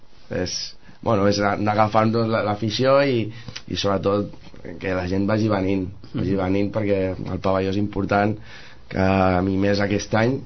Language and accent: Catalan; Sitges, Catalonia, Spain; Jo sóc de Sitges de tota la vida, i evidentment tenia una miqueta de cultura, vale, del hockey